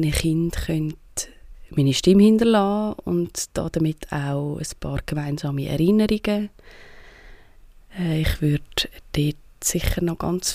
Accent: Zurich, Switzerland; Ich komme aus der Region Zürich.

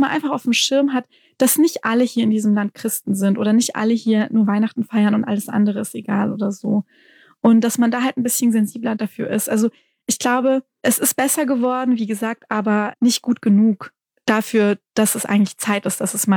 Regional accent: Baden-Württemberg, Germany; Und ich sehe mich auch als Baden-Württembergerin oder als Schwäbin.

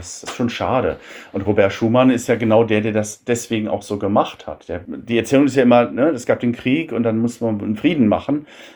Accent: Paderborn, North Rhine-Westphalia, Germany; Ich komme aus Paderborn

